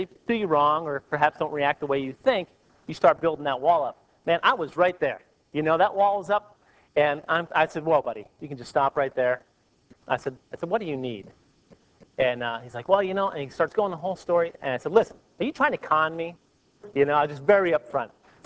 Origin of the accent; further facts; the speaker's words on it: New York, United States; I'm from New York, so I never trusted anybody anyhow.